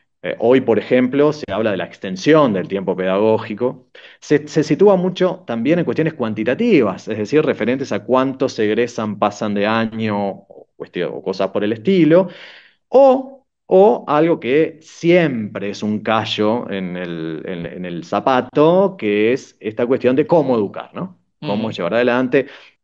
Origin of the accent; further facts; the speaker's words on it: Uruguay; al menos como sociedad uruguaya no discutimos para qué educar.